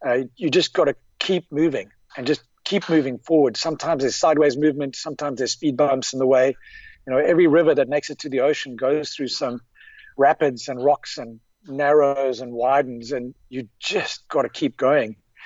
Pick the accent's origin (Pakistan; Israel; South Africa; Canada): South Africa; South African born and, you know, South African native.